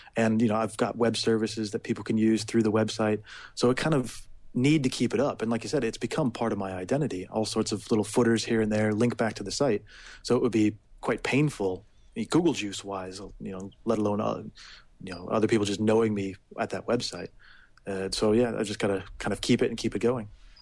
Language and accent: English; St. Louis, Missouri, United States; moved away as an adult; also born or lived in Scotland; When I grew up in St. Louis, and then I moved to Scotland when I was going to school there. I was up at the University of Edinburgh